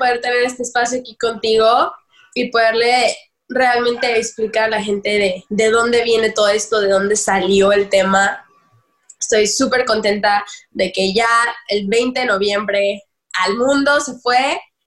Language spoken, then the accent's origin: Spanish; Mexico; yo soy mexicana, entonces nosotros tampoco tenemos mucho tiempo haciendo urbano ni reggaetón ni nada de eso.